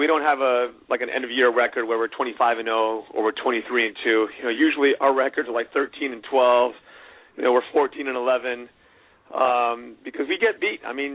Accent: Miami, Florida, United States; I'm born and raised in Miami, Florida. Obviously, we have good weather down there, and I come from a tennis family.

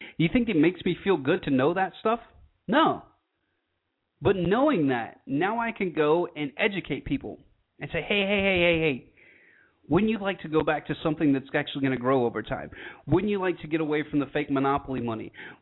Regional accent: Georgia, United States; I grew up in Georgia, rural Georgia. I mean, everybody had guns.

